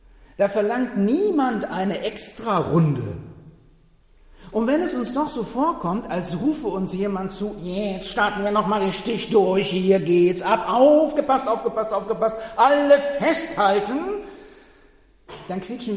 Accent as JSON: {"language": "German", "town": "Verden an der Aller", "region": "Lower Saxony", "country": "Germany", "tie": "born or raised there", "said": "Damals, als Jugendlicher, auf der Domweih, der jährlichen Juni-Kirmes-Rummelsause meiner Heimatstadt Verden an der Aller."}